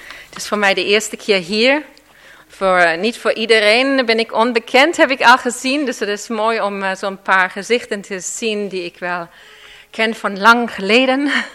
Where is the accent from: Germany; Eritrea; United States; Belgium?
Germany; Dutch is a second language; now in Netherlands; Jullie horen natuurlijk een accent, het is niet mijn moedertaal, ik ben Duitser van oorsprong, maar ik woon hier nu al 38 jaar